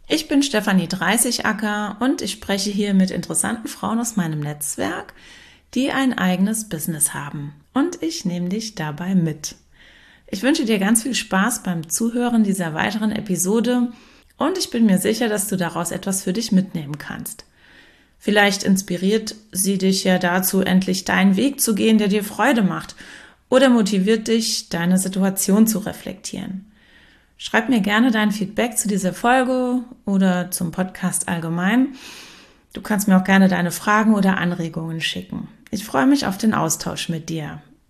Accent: Gau-Heppenheim, Rhineland-Palatinate, Germany; Gau-Heppenheim, mein Heimatort. Ein Weindörfchen in der Mitte von Rheinhessen

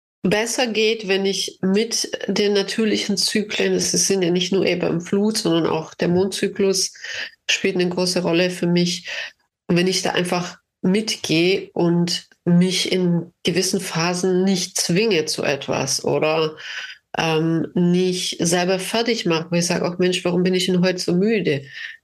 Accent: Baden-Württemberg, Germany; also born or lived in Tajikistan; Ich bin in den Bergen geboren. Tadschikistan hat 97% Berganteil. Dann in Süddeutschland, am Rande der Schwäbischen Alb, hatte ich auch immer Berge um mich herum.

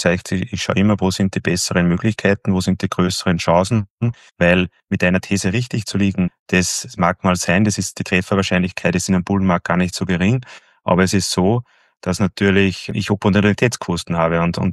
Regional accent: Gmunden, Upper Austria, Austria; wohnhaft bin ich in Oberösterreich, genauer gesagt in Gmunden. Das ist zwischen Linz und Salzburg.

